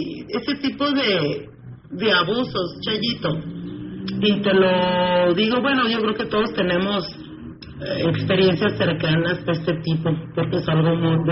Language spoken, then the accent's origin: Spanish; Los Mochis, Sinaloa, Mexico; yo soy de acá de Sinaloa, de Los Mochis. Tú sabes que para acá las norteñas somos medio broncas, medio atrabancadas, ¿no?